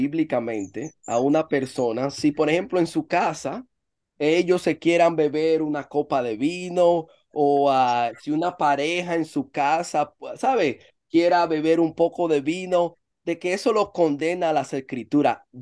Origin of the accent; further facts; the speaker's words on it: Dominican Republic; a veces somos chistosos, a veces somos, el dominicano dice, relajado